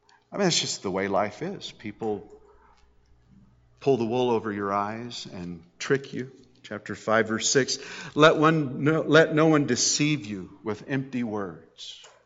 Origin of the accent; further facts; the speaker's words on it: Grand Junction, Colorado, United States; I mean, even though I was raised in Grand Junction and we'd have, you know, 6 inches or 7 inches of rain a year, the Colorado River was going through and it was never dry.